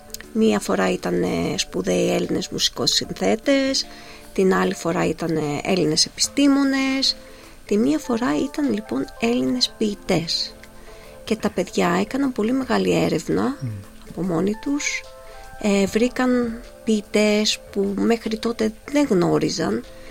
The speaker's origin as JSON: {"language": "Greek", "country": "Australia", "lives_now": "Greece", "said": "νιώθω πιο πολύ σαν μετανάστης παρά σαν Αυστραλέζα. Κάποιες φορές, όχι πάντα. Γιατί η γλώσσα είναι η ελληνική. Αυτή είναι, δεν αλλάζει. Και ας είμαι Αυστραλέζα. Με αυτή μεγάλωσα, με αυτή διδάσκω, με αυτή συναναστρέφομαι."}